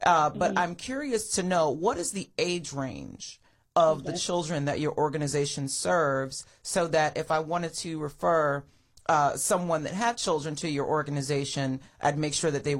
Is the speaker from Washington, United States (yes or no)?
no; Florida, United States; But I grew up in Florida.